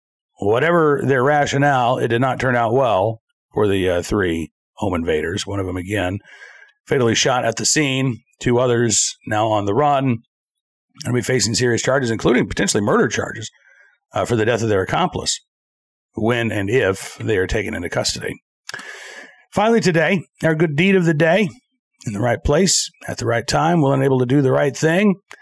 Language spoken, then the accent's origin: English; Virginia, United States; Good news for my home state of Virginia